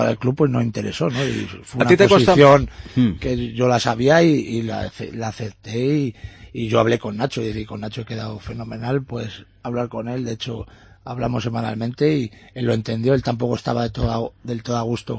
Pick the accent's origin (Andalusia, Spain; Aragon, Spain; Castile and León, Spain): Castile and León, Spain; Salamanca; yo también como salmantino me da pena